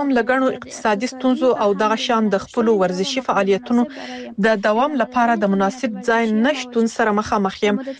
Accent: Afghanistan; now in Pakistan; زه په پاکستان کې د یو افغان کډوال او افغان ورزشکاري په توګه لدی ستونزې سره مخامخ یم.

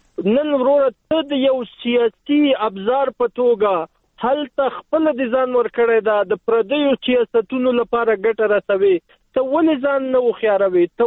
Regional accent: Afghanistan; د یو افغان په صفت زه نن په افغانستان کې یم.

